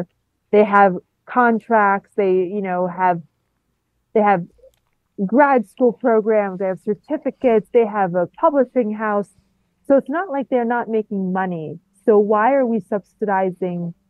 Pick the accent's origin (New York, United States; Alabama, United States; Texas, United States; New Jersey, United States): New York, United States; I grew up in Long Island.